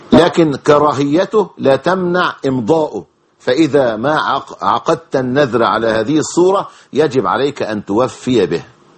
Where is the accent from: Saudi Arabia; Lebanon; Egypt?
Egypt; إحنا عندنا في مصر نقول هذا مفبرك، موضوع مفبرك يعني موضوع مختلق، موضوع لا أصل له